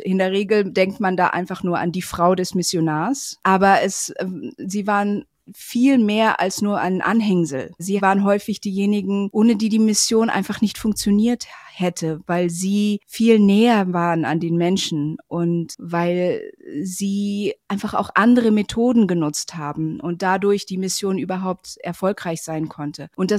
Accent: Indonesia; also born or lived in Germany; Ich bin zum Beispiel in Indonesien aufgewachsen und in Deutschland, also in Europa und in Asien.

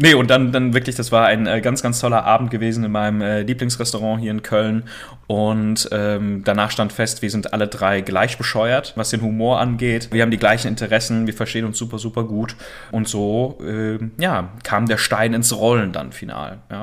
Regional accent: Italy; komme letztendlich ganz klassisch als Italiener natürlich auch aus so einer kleinen Kleinunternehmerfamilie

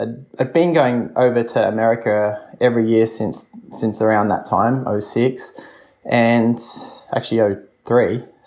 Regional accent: Taree, New South Wales, Australia; So I was born in Taree, New South Wales, which is, about 4 hours north of Sydney.

